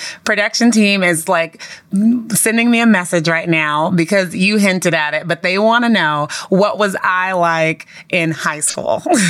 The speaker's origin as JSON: {"language": "English", "town": "San Francisco", "region": "California", "country": "United States", "tie": "born or raised there", "said": "I mentioned to a lot of people growing up in San Francisco and some of the areas in San Francisco, it's tough."}